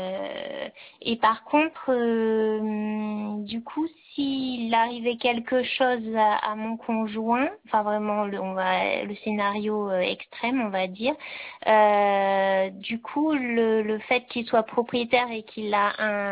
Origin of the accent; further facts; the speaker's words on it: Auvergne-Rhône-Alpes, France; now in Bordeaux, France; c'est vrai que moi je viens d'Auvergne donc par enfin tout au long de mon parcours de vie c'était le notaire de d'Auvergne après étant à Bordeaux je n'en ai pas mais